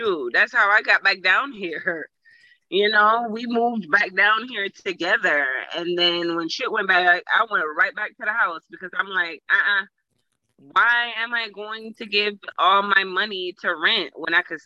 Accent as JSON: {"language": "English", "town": "Fort Lauderdale", "region": "Florida", "country": "United States", "tie": "born or raised there", "said": "Well, I grew up in Fort Lauderdale. Ain't no better than that, right?"}